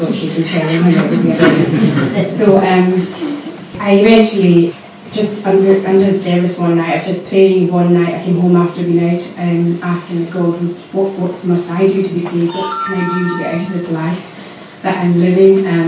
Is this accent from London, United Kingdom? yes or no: no; Crossbost, Scotland, United Kingdom; North Locks, Cross Costley, yeah.